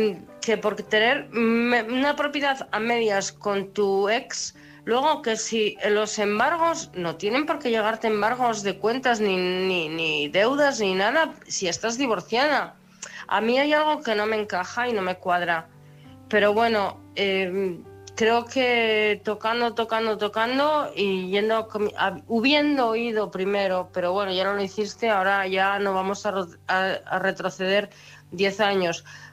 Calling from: Oviedo, Asturias, Spain; no sé de qué comunidad autónoma serás, pero yo te hablo de Asturias.

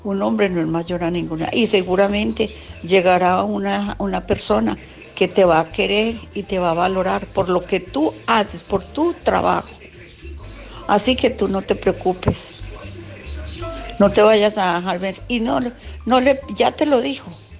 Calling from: Alicante, Valencian Community, Spain; de Alicante.

